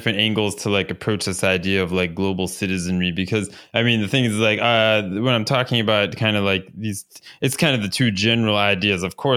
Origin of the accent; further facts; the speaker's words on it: United States; we grew up in school in the United States learning that, like, you know, United States is all over the world